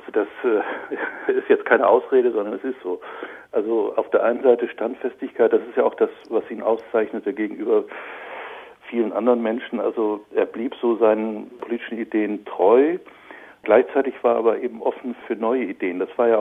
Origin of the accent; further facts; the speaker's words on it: Flensburg, Schleswig-Holstein, Germany; Also ich komme selber aus Norddeutschland, eigentlich noch nördlicher als Lutz. Also ich komme aus Flensburg